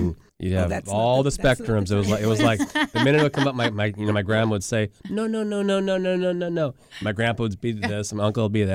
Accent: Stockton, California, United States; also born or lived in Pinole; Then they moved to Stockton where I was born, and we lived there through third grade, moved to Pinole for a few years.

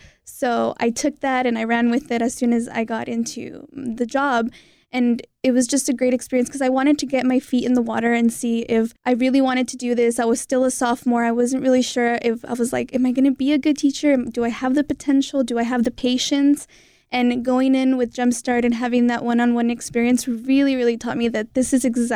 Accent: Parlier, California, United States; I grew up in Parlier, California, way out there in the country, the home of the Panthers.

